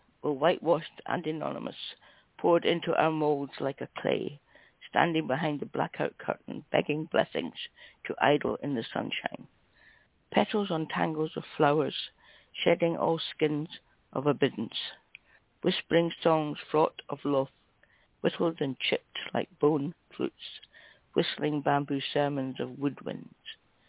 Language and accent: English; Scotland, United Kingdom; The one thing about being Scottish is when I mispronounce words, you don't know I'm doing it.